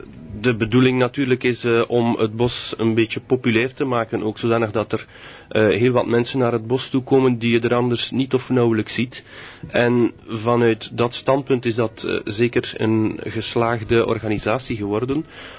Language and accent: Dutch; Flanders, Belgium; Bij ons in Vlaanderen gaat dat, laat ons zeggen, beter dan vroeger.